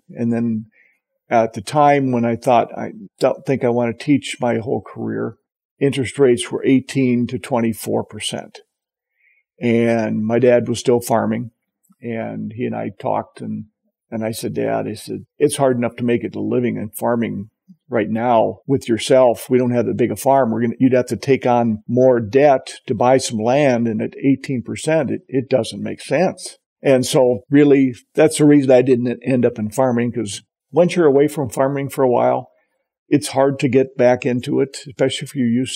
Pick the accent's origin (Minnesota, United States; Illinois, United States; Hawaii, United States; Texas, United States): Minnesota, United States; Walnut Grove; I grew up on a farm 2 miles west of Walnut Grove, Minnesota.